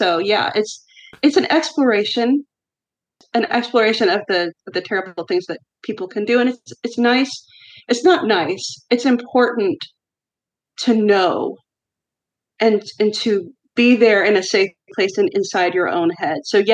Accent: Texas, United States; And, you know, I grew up in Texas. I love my Tex-Mex.

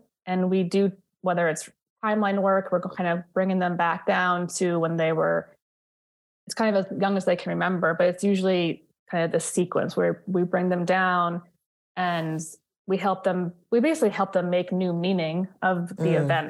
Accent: Connecticut, United States; No, I grew up in Connecticut. So kind of okay. New England based, used to the weather here

